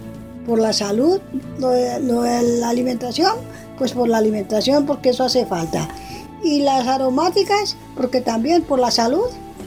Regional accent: La Vega, Cundinamarca, Colombia; born there; Nací en La Vega, Cundinamarca. Y mi acercamiento a las plantas fue porque pues, nosotros somos campesinos.

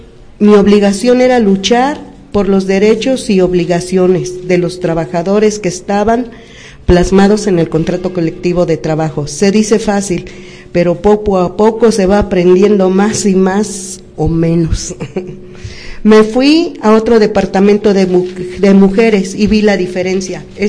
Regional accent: Nuevo Necaxa, Puebla, Mexico; born there; Nací en Nuevo Necaxa, Puebla, cuna de la industria eléctrica.

